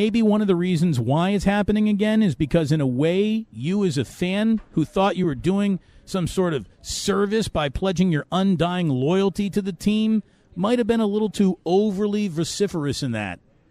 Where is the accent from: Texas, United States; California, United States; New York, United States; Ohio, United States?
California, United States; now in San Francisco, United States; Where are you from? I am from the East Bay. I was born in the East Bay. I went to school in the East Bay.